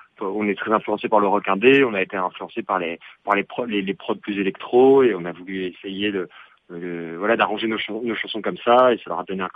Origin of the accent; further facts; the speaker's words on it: Lille, Hauts-de-France, France; now in Paris, France; Moi, je suis originaire de Lille et Julien, il est de La Flèche, à côté du Mans. Et en fait, on a tous les deux bougé à Paris